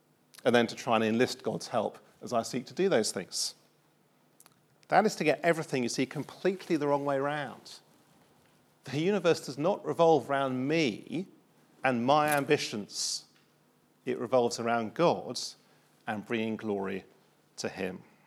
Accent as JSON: {"language": "English", "region": "South West England", "country": "United Kingdom", "said": "I am Cornish, by the way. You might not have worked that out, but I am Cornish."}